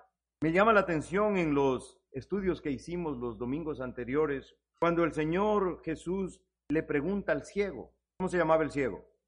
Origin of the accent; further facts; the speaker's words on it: Ecuador; Yo recuerdo cuando era niño allá en Ecuador, mi abuelo tenía una finca y pasábamos mucho en el campo